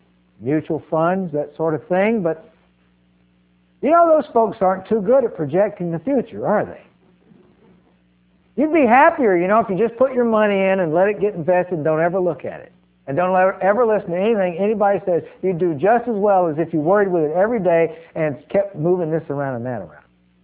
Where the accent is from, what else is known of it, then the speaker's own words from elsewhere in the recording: the South, United States; Now, I'm from the South, as you can probably tell in my speech.